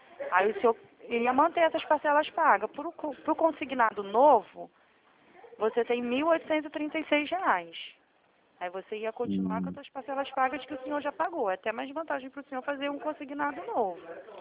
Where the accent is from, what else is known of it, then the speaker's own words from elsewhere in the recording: Santa Cruz, Brazil; Eu também sou de Santa Cruz. Eu moro ali na rua do McDonald's, nas Pedrinhas.